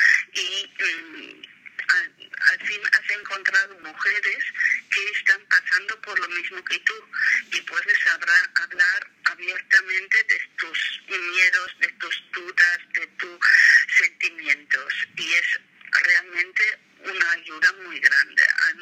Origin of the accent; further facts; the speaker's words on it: Germany; Spanish is a second language; now in Menorca, Spain; yo soy de Alemania, vivo 40 años en Menorca